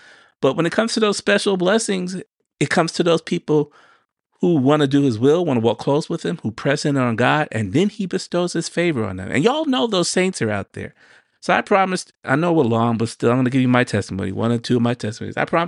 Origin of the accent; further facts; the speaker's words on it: New York, United States; I had something similar growing up in New York. I go out at night, especially cold winter nights, and the snow out there, and it's bone chilling cold.